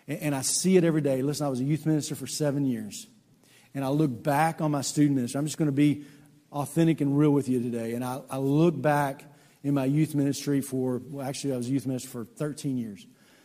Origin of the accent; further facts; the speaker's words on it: Texas, United States; but for me, I'm a Texan, it's all true.